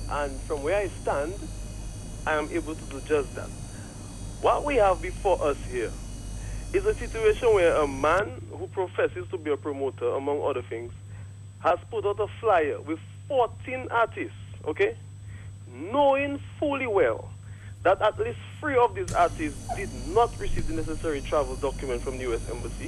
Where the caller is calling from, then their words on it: New York City, New York, United States; Okay, I'm calling from New York City.